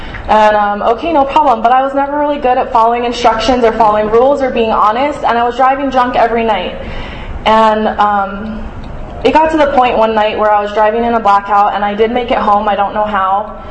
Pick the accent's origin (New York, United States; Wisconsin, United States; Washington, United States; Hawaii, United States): Hawaii, United States; growing up in Hawaii, I mean, like, I grew up with, like, light blonde hair and blue eyes, and I always really fit